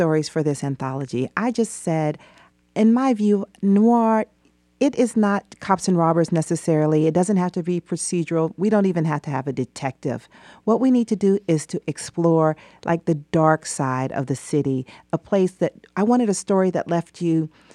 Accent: Atlanta, Georgia, United States; born there; I wrote my story about Southwest Atlanta. I was born in Southwest Atlanta.

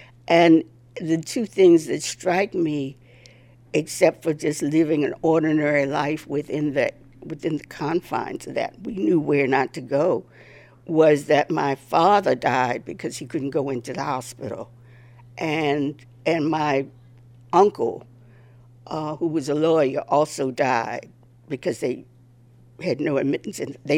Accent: Cambridge, Maryland, United States; unlike most of the South, there were five wards in Cambridge

